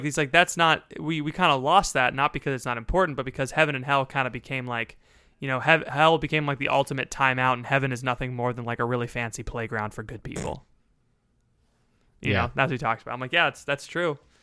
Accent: United States; I wore jeans. I'm an American. I wish I spoke German.

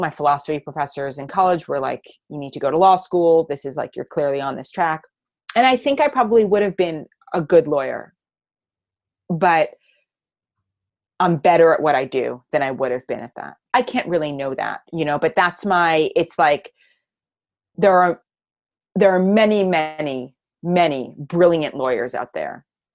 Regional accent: New York City, New York, United States; I'm from New York City. You know, my dad was the breadwinner. My mom was the homemaker.

